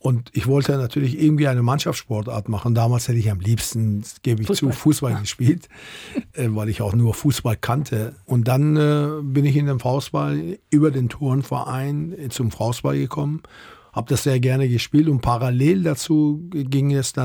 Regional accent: North Rhine-Westphalia, Germany; ich bin ja im Westfälischen groß geworden, auf dem Land, die Nachkriegsgeneration.

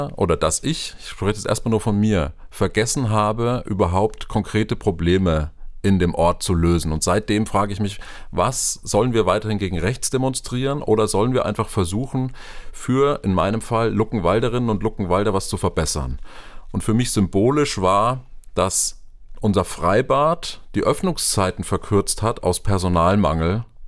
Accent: Würzburg, Bavaria, Germany; Würzburg ist ja meine Heimatstadt

